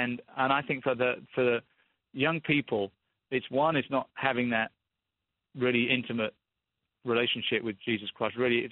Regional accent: United Kingdom; I'm a Brit, so we like tea.

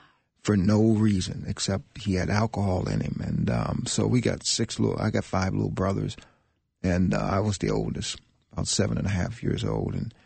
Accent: Selma, Alabama, United States; born there; I was born in Selma, Alabama, and to a wonderful, wonderful family.

